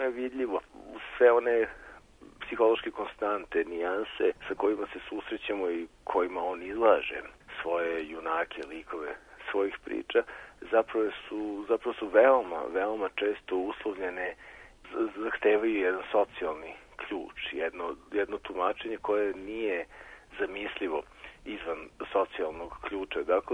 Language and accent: Serbian; Kikinda, Vojvodina, Serbia; Ja sam rođen i odrastao sam u Kikindi